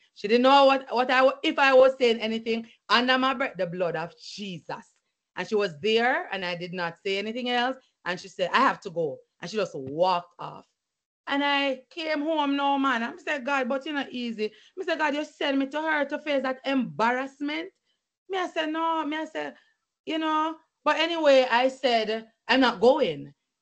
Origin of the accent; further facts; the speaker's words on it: Jamaica; moved away as an adult; now in United States; I'm a Jamaican and I traveled from Jamaica to teach right here in the States.